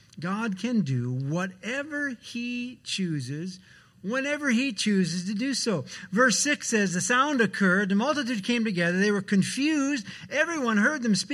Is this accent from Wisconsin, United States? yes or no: yes; Wisconsin, United States; Where I grew up in Wisconsin, it was the Polish.